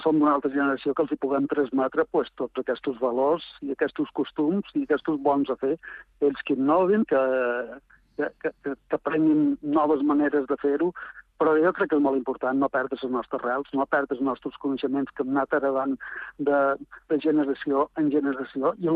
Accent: Sant Carles, Balearic Islands, Spain; quan la primera tele va arribar en el meu poble, Sant Carlos

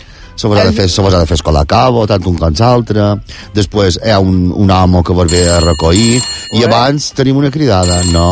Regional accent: Balearic Islands, Spain; Soy balearico i colchonero d'aquells.

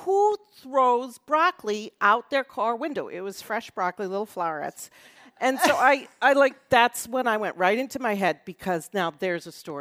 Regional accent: Massachusetts, United States; I grew up in Western Mass.

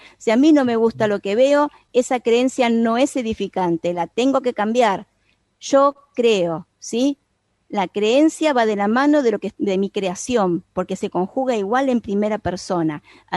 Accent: Lanús, Buenos Aires Province, Argentina; porque ella es de zona sur como yo. Las de zona sur somos de armas llevar, granate, porque soy de Lanús.

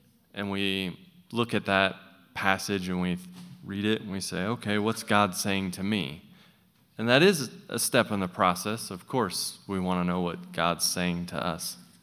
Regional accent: United States; I grew up in America in the evangelical church, and we sometimes don't talk about the Jewish context of Scripture.

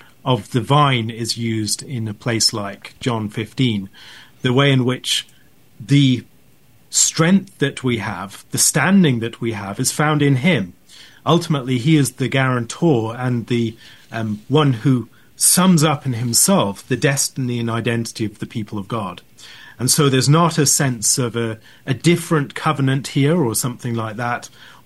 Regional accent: West Midlands, United Kingdom; I divide our time between Stoke-on-Trent in the West Midlands of the UK and Manhattan. So my wife is from New York, and I'm from the West Midlands.

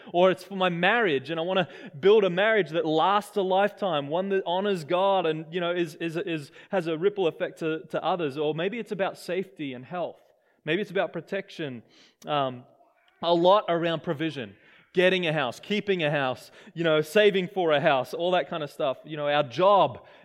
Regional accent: Australia; now in New Zealand; as an Australian, let me just be honest.

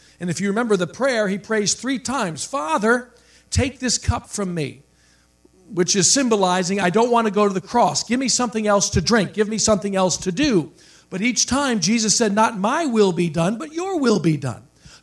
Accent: New York City, New York, United States; born there; I was 17 because I was born in New York City, and the cutoff dates are earlier, so I started kindergarten at 4.

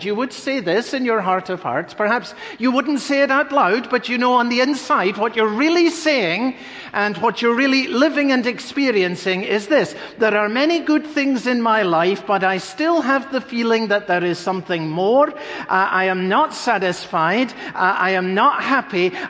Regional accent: United Kingdom; Growing up in Britain, I learned early in life the history of the martyrs

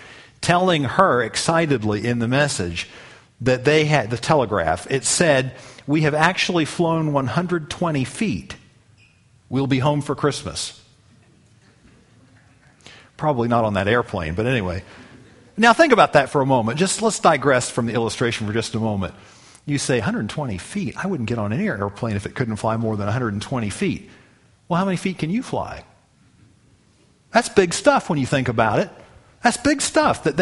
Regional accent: Charleston, South Carolina, United States; See, because I grew up in Charleston where they had the C-5 Galaxies.

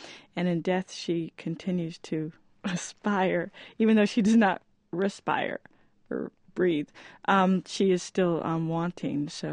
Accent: Fort Knox, Kentucky, United States; born there; also born or lived in North Carolina; I'm a little kid because I was just born, and we moved from Fort Knox, where I was born, to North Carolina.

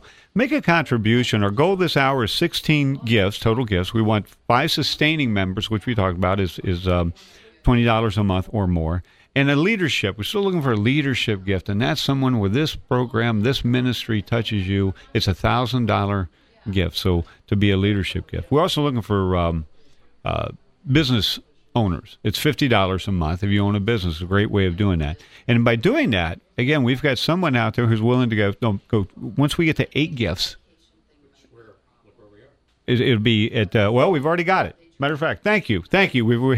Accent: Springfield, Ohio, United States; I grew up in Springfield, Ohio, and I didn't know priests moved around.

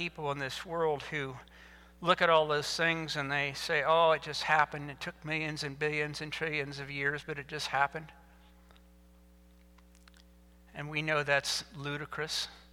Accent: Indiana, United States; And growing up in Indiana, we have trees.

